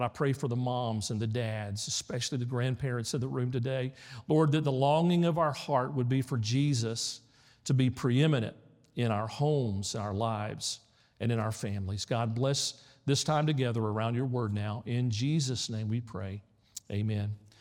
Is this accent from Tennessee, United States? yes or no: yes; Memphis, Tennessee, United States; I was born and raised in Memphis, a church on every corner, a church just down the street from where we were